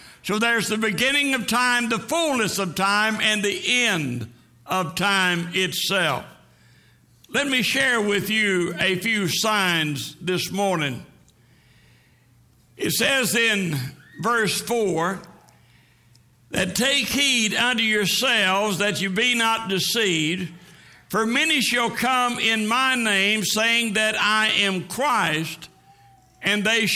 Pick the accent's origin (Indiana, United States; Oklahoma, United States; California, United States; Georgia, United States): Oklahoma, United States; Oklahoma City; I remember when I was growing up in Oklahoma City